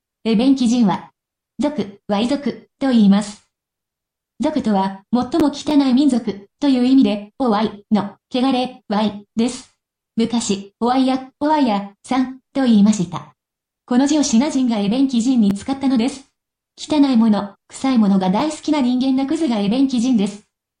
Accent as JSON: {"language": "Japanese", "town": "Yokohama", "region": "Kanagawa", "country": "Japan", "said": "僕は横浜出身ですが、子供の頃は地面を掘ると土器がたくさん出てきました。"}